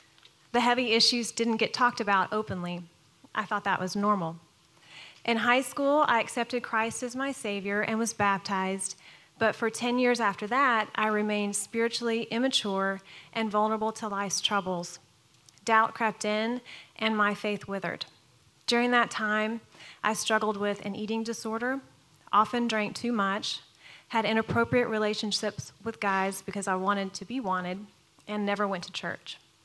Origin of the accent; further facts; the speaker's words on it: Texas, United States; I grew up in Southeast Texas in a broken family.